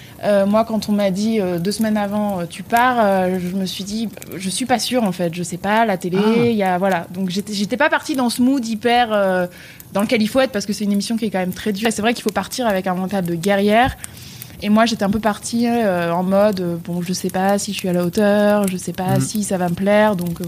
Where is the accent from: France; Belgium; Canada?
France; Lille, Hauts-de-France; now in Paris, France; Je suis lilloise, donc comme toi. Et je suis arrivée à Paris.